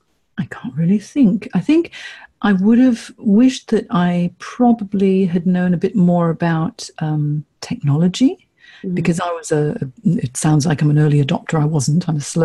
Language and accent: English; Hong Kong; growing up in Hong Kong, I'm half Chinese, I'm half English, and growing up in Hong Kong, it really is a melting pot of cultures there.